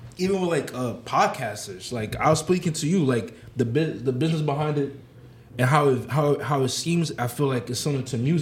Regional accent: United States; especially as an African, I grew up in America, I see the difference a lot

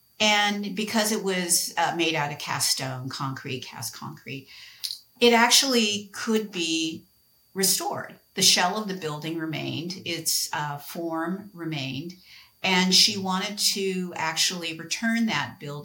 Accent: Lodi, California, United States; Oftentimes communities as my hometown of Lodi that I live in now, were established because of major movements, major historical movements, the rail lines, the railroad coming into California, established our community.

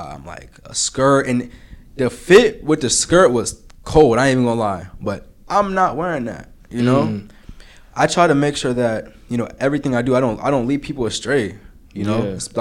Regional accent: Jamaica; especially because I'm Jamaican.

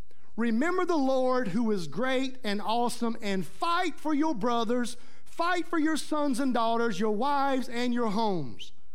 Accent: United States; born there; Just by God's providence, I was born in the United States.

